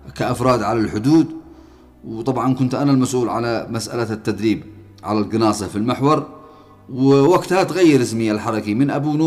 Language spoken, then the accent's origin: Arabic; Yemen; لأنه عندما حصل العدوان السعودي الأمريكي على بلادي اليمن